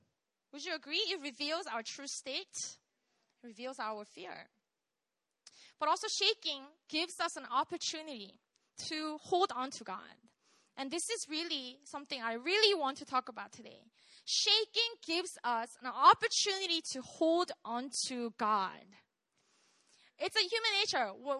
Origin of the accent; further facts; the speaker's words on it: Busan, South Korea; I am from Busan. I grew up in this island called Yeongdo, Yeong Island.